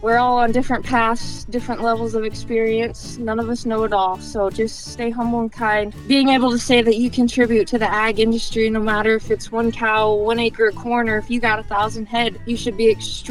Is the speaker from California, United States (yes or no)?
no; Iowa, United States; So like you said, I'm from Northwest Iowa. I was born and raised on the farm, and I'm actually the fifth generation on my dad's side.